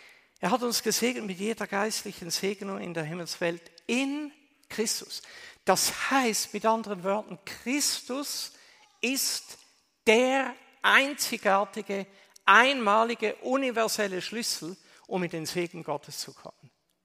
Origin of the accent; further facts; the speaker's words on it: India; Ich bin in Indien aufgewachsen, auf dem Missionsfeld.